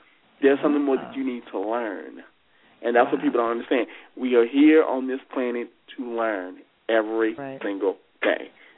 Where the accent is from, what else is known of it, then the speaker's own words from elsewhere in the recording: Alabama, United States; I'm originally from the Deep South. I'm a Southern boy. I'm originally from Alabama, but I now live in the Midwest.